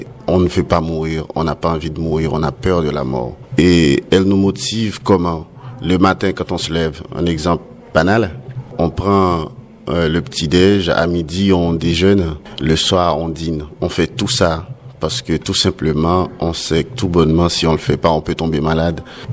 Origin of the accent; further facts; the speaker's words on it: Haiti; Et moi, je viens d'Haïti, je suis né là-bas, j'ai grandi là-bas, c'est ce que je connais.